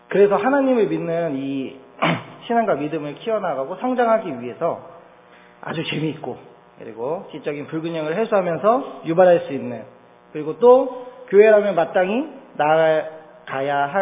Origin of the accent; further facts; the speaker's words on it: Yeoju, Gyeonggi Province, South Korea; also born or lived in Yangpyeong; 저는 1986년에 경기도 양평 시골에서 태어났습니다. 1986년에 시골에 집에서 태어났습니다. 할머니께서 직접 저를 받아주셨고요. 이제 산파가 와서는 탯줄을 잘라주는 일만 하셨다고 합니다. 제가 누나가 있는데 제 누나도 병원에서 났으니까 굉장히 특이한 경험입니다. 그리고 초등학교 6학년 때까지는 경기도 여주에 살았습니다. 정말 시골입니다.